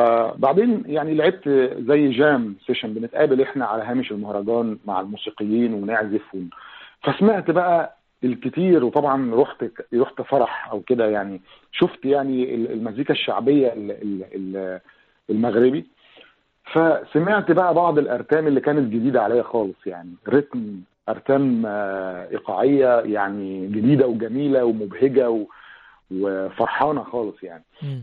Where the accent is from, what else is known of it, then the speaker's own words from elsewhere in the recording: Egypt; الشكل ده مش موجود قوي عندنا في مصر،